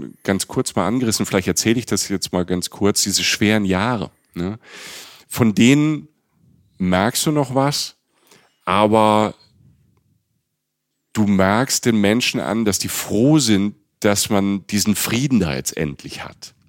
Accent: Germany; Und dann sagt, ja, ich komme aus Deutschland, ich wohne in Köln und bin hier, also ich besuche hier die Stadt quasi als Tourist.

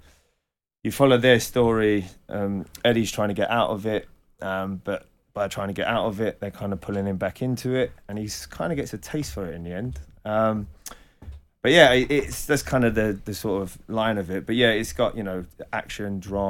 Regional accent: London, United Kingdom; like most young boys growing up in London.

